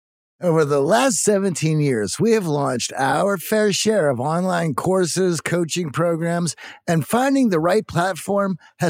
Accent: Pittsburgh, Pennsylvania, United States; born or raised there

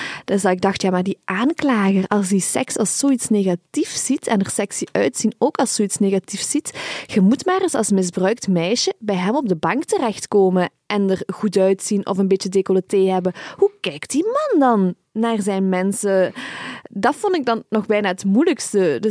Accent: Belgium; Voor mij als Belg, waar die tweedeling niet is, vind ik die tweedeling ook heel bizar.

